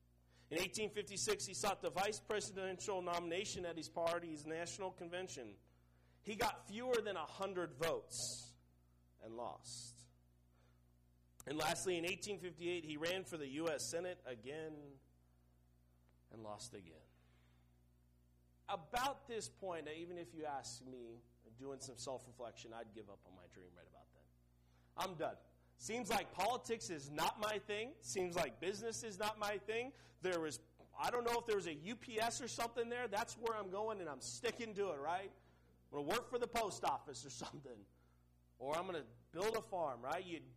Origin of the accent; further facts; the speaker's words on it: Seattle, Washington, United States; And I come from Seattle, Washington. It rains 9 months of the year.